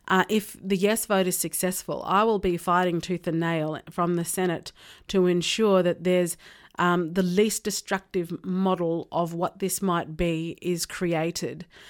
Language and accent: English; Australia; I think for me as an Australian, we have a wonderful shared Australian values that we've all created together